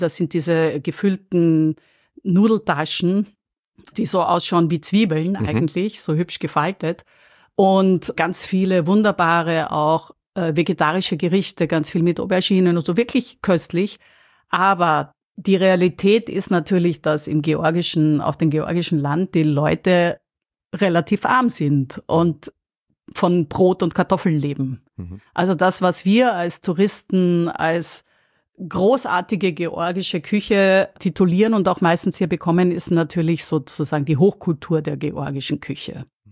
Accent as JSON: {"language": "German", "region": "Berlin", "country": "Germany", "said": "wenn man als Berliner nicht in der Uckermark war, dann verdient man es eigentlich nicht, hier zu leben"}